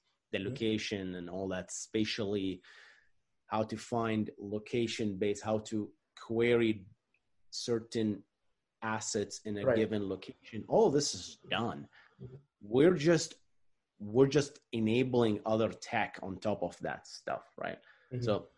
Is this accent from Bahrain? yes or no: yes; Bahrain; especially back in my home country, Bahrain.